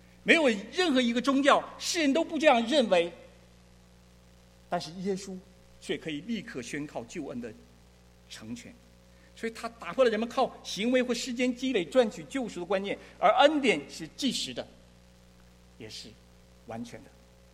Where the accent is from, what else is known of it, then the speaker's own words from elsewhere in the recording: China; now in United States; 我们从大陆来